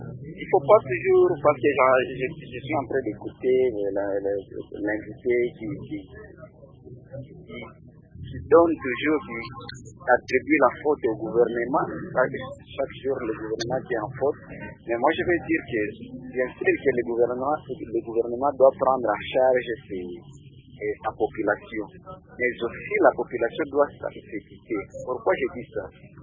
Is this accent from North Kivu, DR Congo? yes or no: yes; Walikale, North Kivu, DR Congo; Nous avons beaucoup de temps ici chez nous à Walikale.